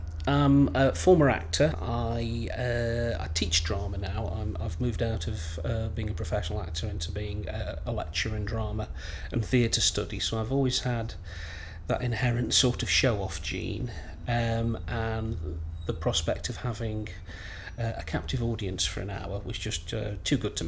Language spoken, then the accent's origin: English; Stoke-on-Trent, West Midlands, United Kingdom; I'm from Stoke-on-Trent in Staffordshire, and I'm 48.